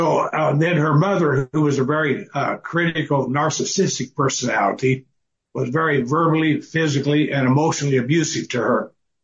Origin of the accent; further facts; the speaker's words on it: Wabash, Indiana, United States; Well, I was born and raised in Wabash, Indiana. I'm a Hoosier.